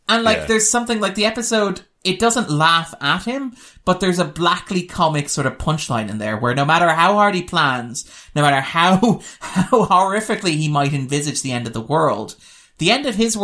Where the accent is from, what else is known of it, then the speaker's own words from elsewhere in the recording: Ireland; and I was raised Catholic, because, you know, I'm Irish, and we're all Catholics